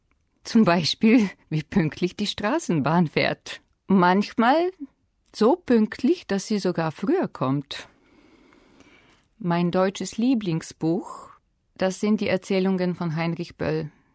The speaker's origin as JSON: {"language": "German", "town": "Sofia", "region": "Sofia City", "country": "Bulgaria", "said": "Ich komme aus Bulgarien, aus Sofia. Ich bin im Jahr 1968 geboren. Ich arbeite als Deutschlehrerin am deutschsprachigen Gymnasium in Sofia."}